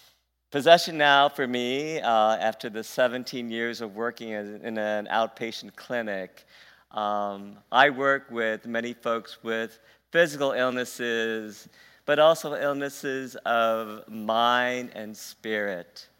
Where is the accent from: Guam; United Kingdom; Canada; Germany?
Guam; I grew up on Guam, which at the time when I was growing up was very much a Roman Catholic country, island. About 99% of us were Roman Catholic, so I was raised in the Roman tradition.